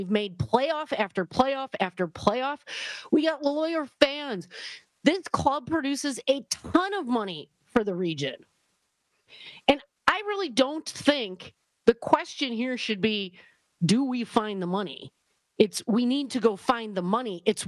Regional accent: Wisconsin, United States; because I was naive and from Wisconsin.

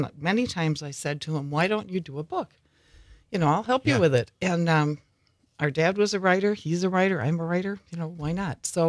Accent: Wausau, Wisconsin, United States; So my dad, we're from Wausau, so my dad knew the publisher of the newspaper in Wausau

